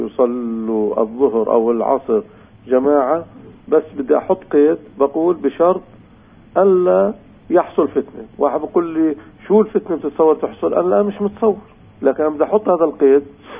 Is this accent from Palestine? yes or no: yes; Palestine; والحمد لله عندنا في فلسطين كل محافظة فيها مفتي